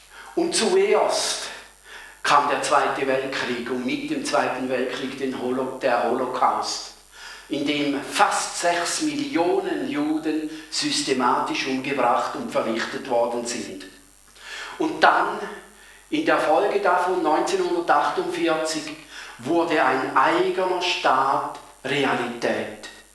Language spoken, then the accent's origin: German; Palestine; als Palästinenser würde ich sagen, seit 1880 werden wir von Israel systematisch unterdrückt. Und zwar im eigenen Land. Es ist das Land, das wir angestammt, also wir sind darin aufgewachsen, wir leben schon darin und zwar schon länger. Denn wir, unsere Vorfahren, sind die Philister oder gar die Kanaaniter.